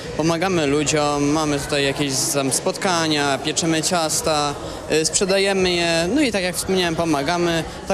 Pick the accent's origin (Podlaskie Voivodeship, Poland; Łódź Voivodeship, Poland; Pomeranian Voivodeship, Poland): Pomeranian Voivodeship, Poland; Gdańsk; mam 13 lat, pochodzę z Gdańska. Tam się urodziłem.